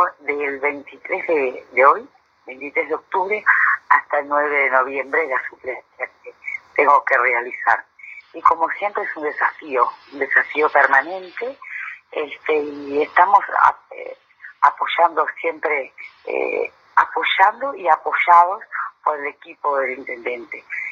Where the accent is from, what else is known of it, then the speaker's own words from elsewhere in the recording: Achar, Tacuarembó, Uruguay; porque yo soy de Achar, soy de un pueblito